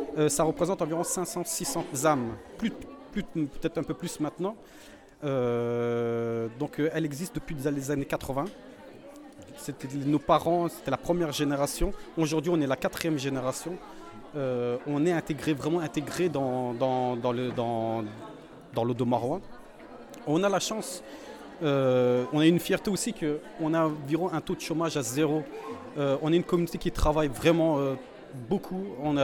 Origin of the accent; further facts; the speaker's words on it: Saint-Omer, Hauts-de-France, France; born there; je suis totalement français. Je suis né à Saint-Omer. Mes enfants sont à Saint-Omer. Moi, la Turquie, c'est un mois dans l'année.